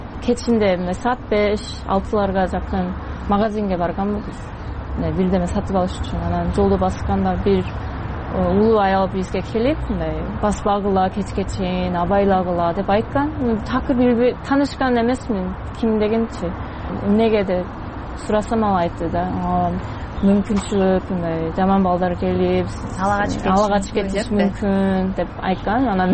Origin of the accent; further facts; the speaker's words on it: United States; Kyrgyz is a second language; also born or lived in South Korea; now in Kyrgyzstan; Америкада төрөлгөм, бирок улуттугум кореямын, кореялыкмын. Көбүнчө мындай Америкада жашагам, бирок Кореяда 6 жыл жашагам, 11 жаштамындан 17 жаштамга чейин. Ошондуктан корейче дагы орточо эле жакшы билем. Анан Америкада жүрүп, университет дагы ошол жерде бүтүп иштеп, анан мындай Кыргызстанга келдим.